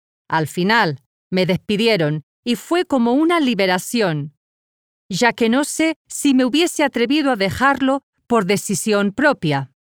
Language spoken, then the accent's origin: Spanish; Patagonia, Argentina; Yo crecí en Argentina, en un pequeño pueblo de la Patagonia